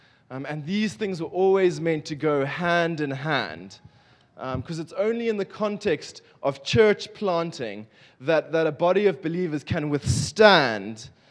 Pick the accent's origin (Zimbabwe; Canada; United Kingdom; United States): Zimbabwe; I'm from Zimbabwe.